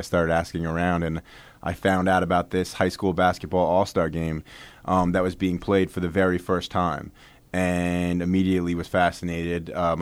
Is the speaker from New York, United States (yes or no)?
yes; New York, United States; I'm from New York, but I was living in Chicago in 2011 for work